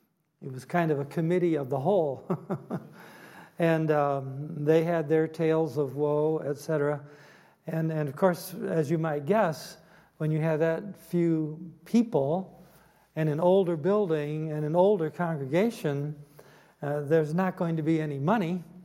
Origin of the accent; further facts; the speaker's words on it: Michigan, United States; born there; Even though I was born in Michigan, and some of you have held that against me, I know, all of these days.